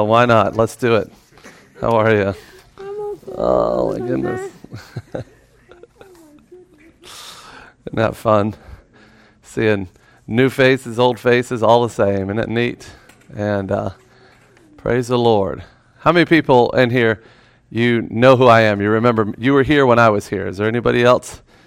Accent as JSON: {"language": "English", "region": "Florida", "country": "United States", "tie": "born or raised there", "said": "see, I'm from Florida, born and raised, you know."}